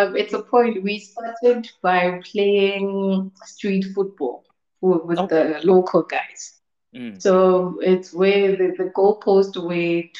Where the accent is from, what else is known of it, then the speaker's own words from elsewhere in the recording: Johannesburg, Gauteng, South Africa; also born or lived in Limpopo; I was born in Johannesburg. So I grew up here and did my college, did my preschool, did a bit of my primary school from grade 1 until grade 3.